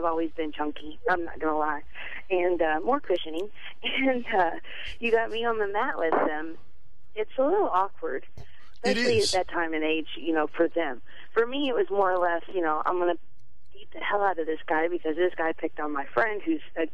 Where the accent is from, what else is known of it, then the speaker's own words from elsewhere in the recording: Charlestown, Indiana, United States; Originally, I'm from everywhere, but the high school that I was in is Charlestown, Indiana.